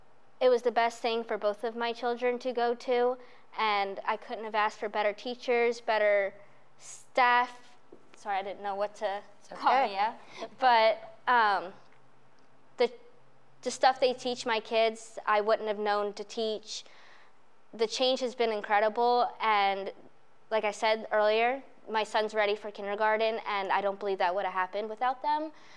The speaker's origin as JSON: {"language": "English", "region": "Maryland", "country": "United States", "lives_now": "Pennsylvania, United States", "said": "because I'm from Maryland, so I'm new to all the Pennsylvania stuff."}